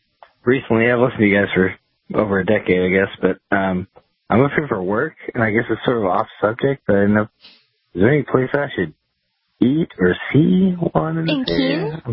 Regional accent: Midwest, United States; Yeah, I'm from the Midwest.

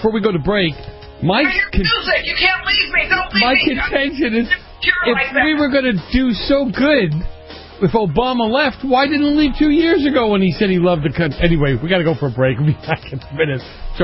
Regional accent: Boston, Massachusetts, United States; Don't you say I'm from Brooklyn. I can hang up on you real quick. Boston. I'm from Boston.

